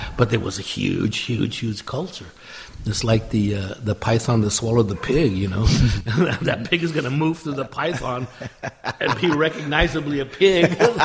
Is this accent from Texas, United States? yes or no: no; California, United States; I'm from California.